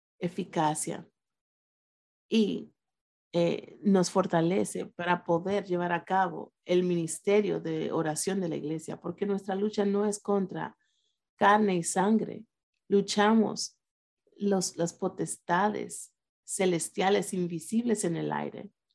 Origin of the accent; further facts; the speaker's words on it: China; Spanish is a second language; Y yo vengo de la China, de un gobierno que indoctrinaba con propaganda y con ideas falsas.